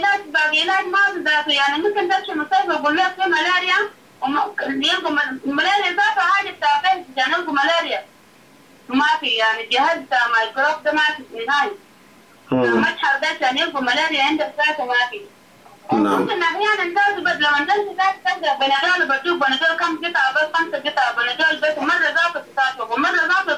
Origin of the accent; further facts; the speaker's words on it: Khartoum, Sudan; نحن جايين من الخرطوم